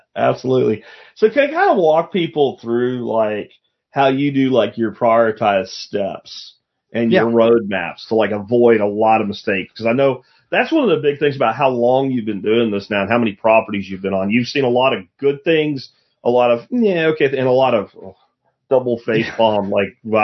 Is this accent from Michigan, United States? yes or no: no; Pennsylvania, United States; because that's how, where I grew up in Pennsylvania, black locust.